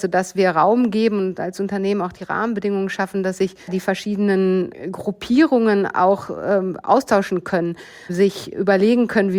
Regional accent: Bochum, North Rhine-Westphalia, Germany; Ja, ich bin groß geworden im Ruhrgebiet, in Bochum und damit in einem Umfeld, was aus meiner Erinnerung sehr gemischt war.

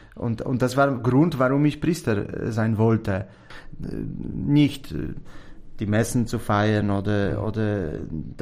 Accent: Oświęcim, Lesser Poland, Poland; German is a second language; moved away as an adult; also born or lived in Kraków; now in Austria; Ich bin geboren in Oświęcim.

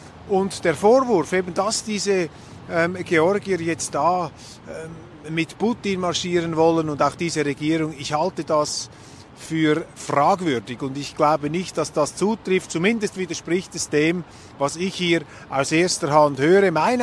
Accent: Switzerland; Mich interessiert natürlich auch die Perspektive des Kleinstaats als Schweizer. Wir sind auch einer.

